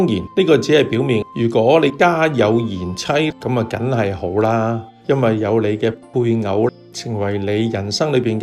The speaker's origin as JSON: {"language": "Cantonese", "country": "China", "said": "我中国人很强调就能够传宗接代"}